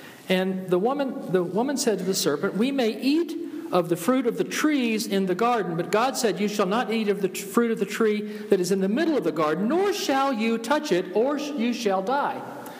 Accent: Georgia, United States; And I'm from Georgia, so we pronounce naked. It's naked, right? N-E-K-K-I-D. Naked.

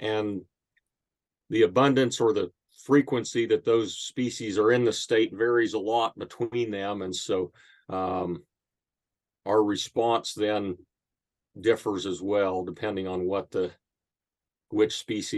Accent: Kansas, United States; And I'm a native Kansan. I grew up in East Central Kansas and don't live too far from where I grew up today.

